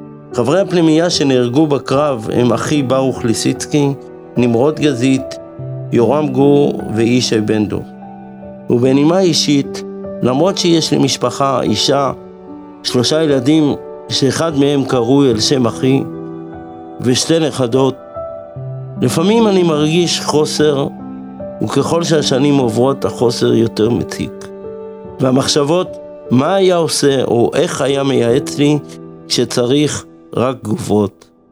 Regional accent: Haifa, Haifa District, Israel; גדלנו בשכונת קריית אליעזר, מקום שהיה קור היתוך של חברה ישראלית.

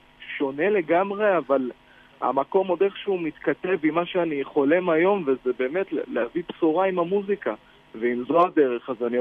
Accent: Ma'ale Adumim, West Bank, Palestine; אני גדלתי במעלה אדומים, ומי שמכיר את המקום הזה יודע, ואגב אני כאילו בן 19

